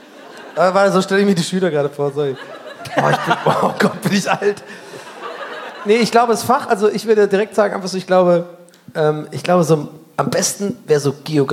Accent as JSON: {"language": "German", "town": "Cologne", "region": "North Rhine-Westphalia", "country": "Germany", "said": "ich bin ein Kölner durch und durch"}